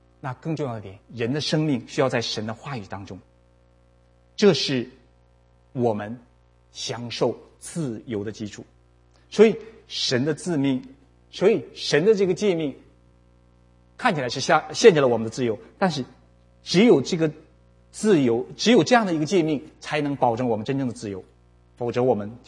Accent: China; 和我们从大陆过来的，大陆这几十年的这个发展

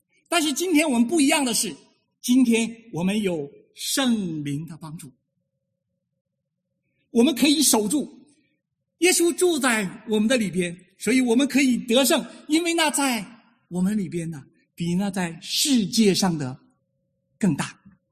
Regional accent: China; 我们从大陆来的很多都是第一代的基督徒

